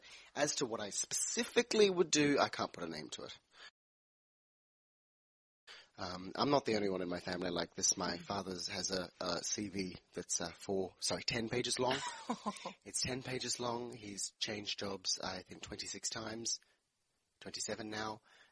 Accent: Australia; I gotta say, I'm an Aussie, true and true blue Aussie. I've got a I've love of the country. It's my home.

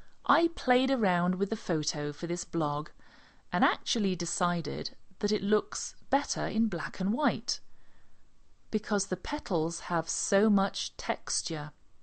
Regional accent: England, United Kingdom; now in United States; Well, that's because I'm English.

